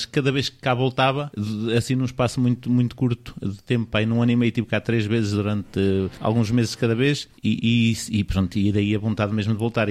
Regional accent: Gafanha da Encarnação, Aveiro, Portugal; also born or lived in United States; Eu sou da Gafanha da Encarnação, portanto sou natural da Gafanha da Encarnação. Passei alguns anos da minha idade jovem adulto nos Estados Unidos

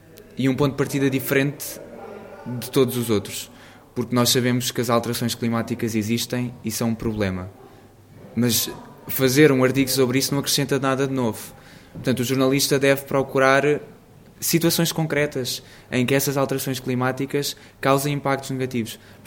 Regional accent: Lisbon, Portugal; Eu sou de Lisboa

